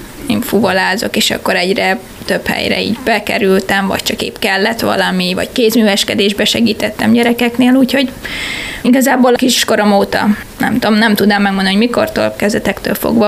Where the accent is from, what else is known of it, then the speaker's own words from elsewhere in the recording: Kecskemét, Bács-Kiskun, Hungary; Én alapvetően kecskeméti vagyok, úgyhogy nem olyan messze innen.